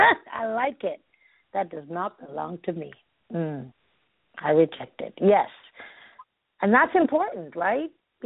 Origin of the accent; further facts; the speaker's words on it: Nigeria; You know, I told you guys I was raised in Nigeria, and Nigerians are very expressive people.